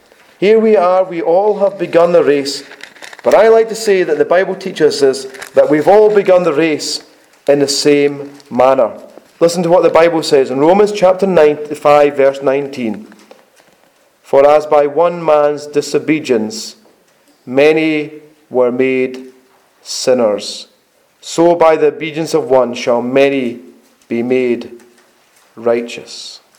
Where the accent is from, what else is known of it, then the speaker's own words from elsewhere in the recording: Dundee, Scotland, United Kingdom; born there; I was born in Dundee. I had no control over that.